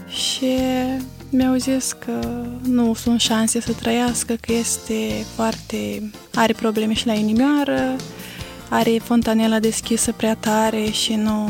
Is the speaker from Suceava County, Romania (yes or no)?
yes; Siminicea, Suceava County, Romania; eu sunt din Siminicea, născută în Siminicea. Părinții mei nu sunt pocăiți, ei sunt la oastea Domnului. Sunt ortodoxi, numai eu sunt singura din familie care sunt pocăită.